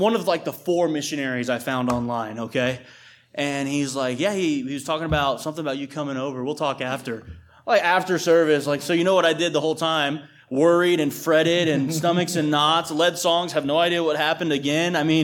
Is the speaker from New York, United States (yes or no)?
no; Texas, United States; also born or lived in Oklahoma; I'm from West Texas. I lived in Oklahoma for 4 years, and then I went back to West Texas. There is no possible way God could use a West Texan in England.